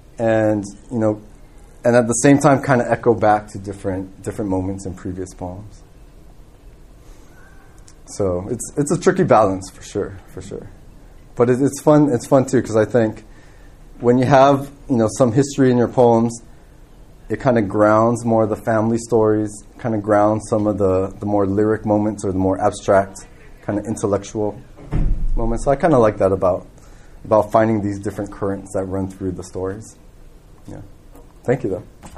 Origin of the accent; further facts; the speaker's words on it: Guam; at least when I was growing up on Guam, you know, we didn't have any Chamorro language or history or culture taught in the schools